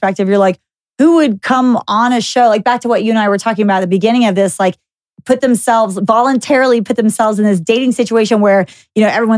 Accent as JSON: {"language": "English", "town": "Dallas", "region": "Texas", "country": "United States", "tie": "born or raised there", "said": "I grew up in Dallas and I ride horses."}